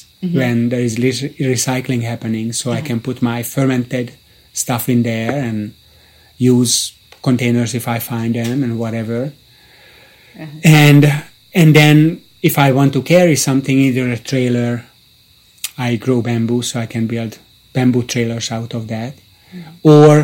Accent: Hungary; Yeah, I'm from Hungary originally, and there is my family.

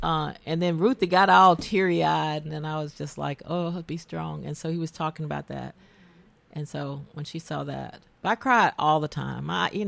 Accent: Southern United States, United States; you know, I grew up in the South. You get Martin Luther King, who was raised Southern Baptist. And, you know, I grew up Southern Baptist.

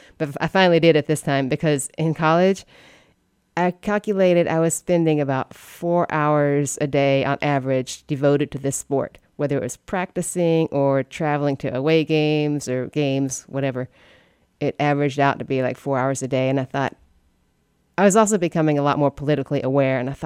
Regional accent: Kentucky, United States; also born or lived in Tennessee; Born and raised in Eastern Kentucky, Northeast Tennessee, and went to college in Southwest Virginia for a couple years, all the same region.

